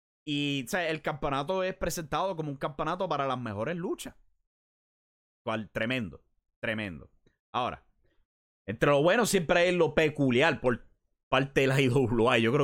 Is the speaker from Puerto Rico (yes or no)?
yes; Puerto Rico; yo no soy de México, yo soy de Puerto Rico.